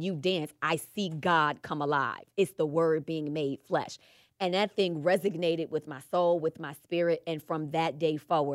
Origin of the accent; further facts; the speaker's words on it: New York City, New York, United States; I'm from New York City. So initially, that's how I grew up doing hip hop.